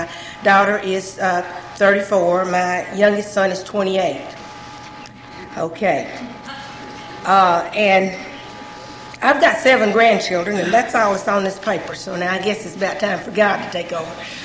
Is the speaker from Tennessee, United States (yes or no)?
yes; Morristown, Tennessee, United States; I'm from Morristown, Tennessee.